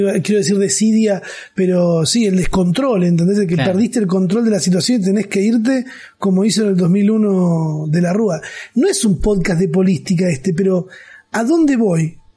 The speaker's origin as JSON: {"language": "Spanish", "country": "Argentina"}